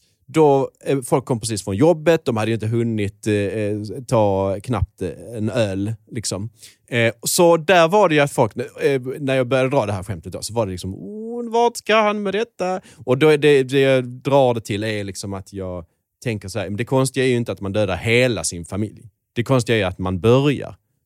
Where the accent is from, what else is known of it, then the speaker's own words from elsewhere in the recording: Skåne, Sweden; accent: Scanian; Så jag pratar skånska.